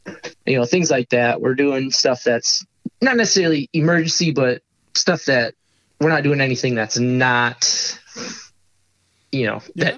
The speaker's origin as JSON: {"language": "English", "region": "Iowa", "country": "United States", "said": "I'm from Iowa."}